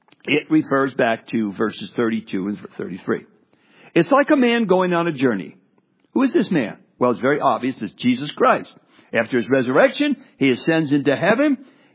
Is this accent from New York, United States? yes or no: no; New Jersey, United States; moved away as an adult; So, I was in New Jersey 2 years ago. It's my home state. I've lived my first 20 years there and been there well over 100 times since.